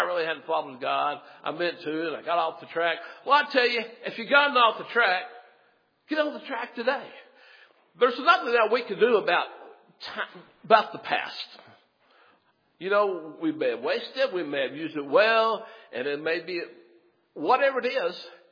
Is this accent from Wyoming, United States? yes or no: no; Memphis, Tennessee, United States; when I grew up in Memphis, and some of y'all went to SFA and Nacogdoches, even in Tyler, there are some tall, tall trees.